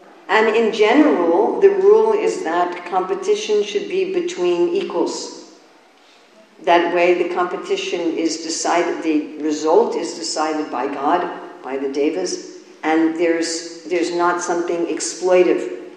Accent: New York, United States; As he said, I'm from New York. We speak very fast.

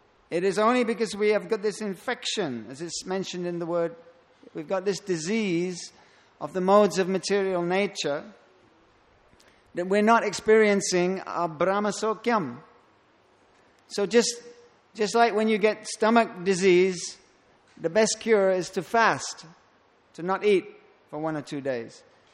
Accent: London, United Kingdom; You know, and I come from London.

